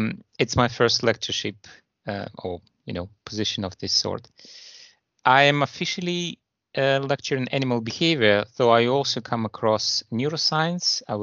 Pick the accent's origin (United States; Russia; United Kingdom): Russia; I'm born and raised in Russia, and I did my master in St. Petersburg University, which is the second largest university in Russia.